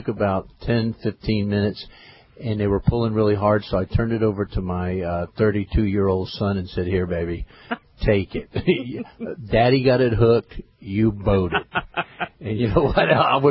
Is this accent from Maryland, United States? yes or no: no; California, United States; born there; I was born in California.